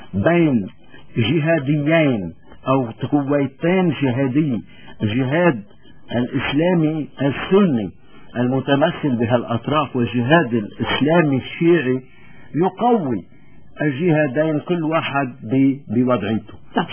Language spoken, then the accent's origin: Arabic; Lebanon; فبالتالي أنا كلبناني